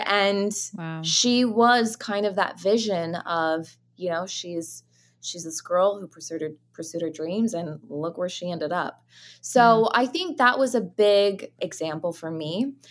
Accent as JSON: {"language": "English", "region": "Utah", "country": "United States", "tie": "born or raised there", "said": "But regardless of that, I had the best childhood growing up in Utah as well. When I think of Utah, I just think of the four seasons that you enjoy and get to live in."}